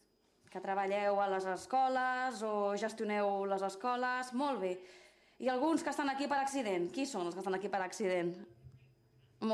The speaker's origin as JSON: {"language": "Catalan", "town": "San Francisco", "region": "California", "country": "United States", "second_language": "Catalan", "lives_now": "Spain", "said": "Vinc de Califòrnia, San Francisco, i no havia vist la pluja en els últims 10 mesos."}